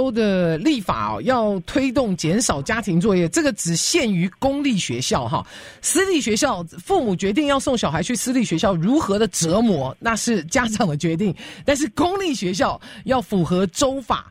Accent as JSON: {"language": "Chinese", "country": "Taiwan", "tie": "born or raised there", "said": "因为我小时候在台湾念的时候，我的那个年代，或者我们在台湾生长的那个时期"}